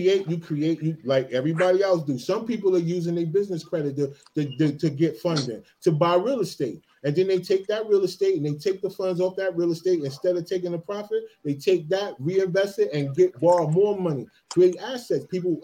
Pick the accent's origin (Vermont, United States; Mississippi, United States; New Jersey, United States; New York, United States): New Jersey, United States; Just like I grew up in Eastern New Jersey, it's a bunch of gangs around.